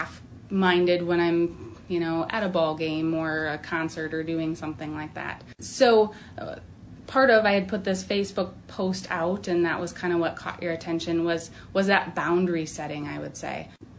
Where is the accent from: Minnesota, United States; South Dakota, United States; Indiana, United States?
South Dakota, United States; Hitchcock; So I grew up close to Huron in Hitchcock, and so this is my hometown, I would say.